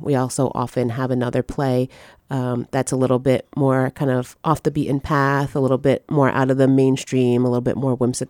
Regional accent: Rhode Island, United States; I am, yes. I'm born and raised in Rhode Island. I live all the way in Cranston.

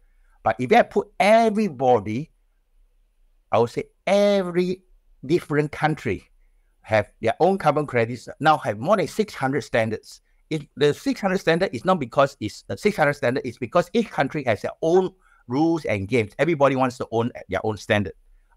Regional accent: Singapore; I'm not just because I'm a Singaporean, I'm saying

